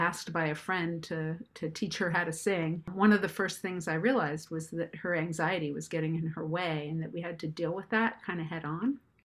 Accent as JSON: {"language": "English", "region": "New York", "country": "United States", "tie": "born or raised there", "said": "where I grew up in New York, I was really involved with folk music."}